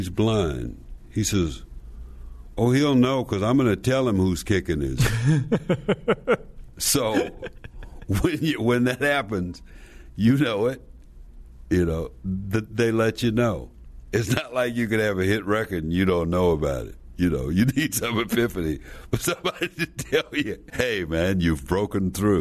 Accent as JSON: {"language": "English", "town": "Slab Fork", "region": "West Virginia", "country": "United States", "said": "I'm from Slab Fork, West Virginia, so I managed to figure this out"}